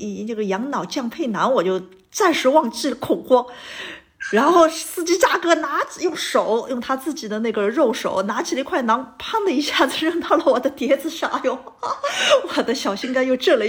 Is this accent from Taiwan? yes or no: no; China; 我们就是中国人一向还是比较谨慎的